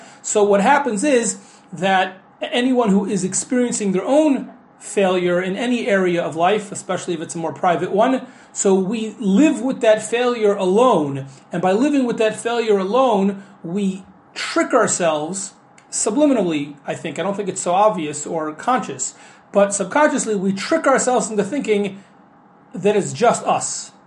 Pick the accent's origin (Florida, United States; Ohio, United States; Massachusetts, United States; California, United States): Ohio, United States; Cincinnati; I grew up in Cincinnati, Ohio. The school was named after the Chafetz Chaim.